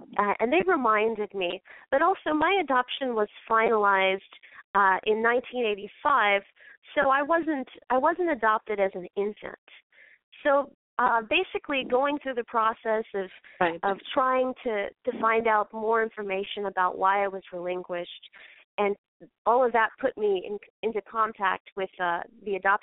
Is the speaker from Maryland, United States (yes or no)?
yes; Baltimore, Maryland, United States; I'm originally from Baltimore and came back to Baltimore to sort of finish up the documentary.